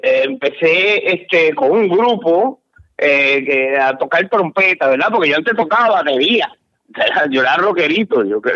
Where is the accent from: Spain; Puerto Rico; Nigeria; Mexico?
Puerto Rico; San Juan; born there; Yo nací aquí en San Juan, Puerto Rico.